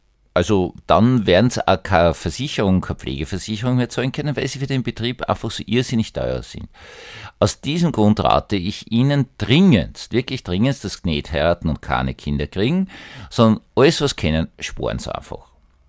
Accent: Austria; Also ich als Österreicher kenne es. Österreicher sind erfüllt von Zukunftsangst

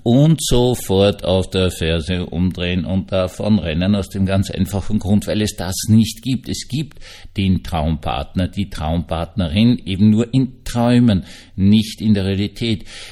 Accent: Austria; wir hatten schon wieder einen Frauenmord und können als Österreicher wenigstens auf eine stolz sein.

